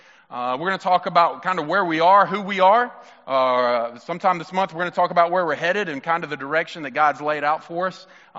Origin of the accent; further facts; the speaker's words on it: Mississippi, United States; I have that smart aleck part of me. I'm from Mississippi. So, like, we're something we were born with.